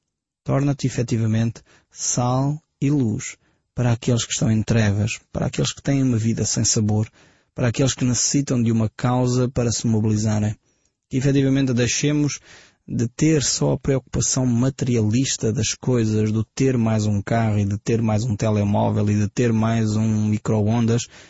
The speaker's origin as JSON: {"language": "Portuguese", "country": "Portugal", "said": "É triste para mim, como português, olhar e perceber que o grande evento que ocorreu na nação de Portugal foi com os descobrimentos."}